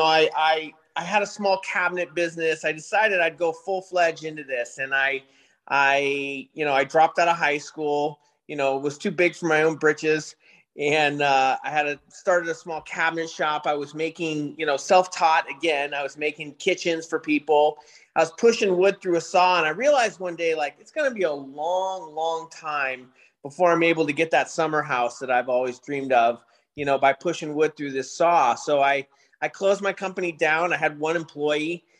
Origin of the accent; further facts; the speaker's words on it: San Francisco, California, United States; You know, I grew up in San Francisco in high school.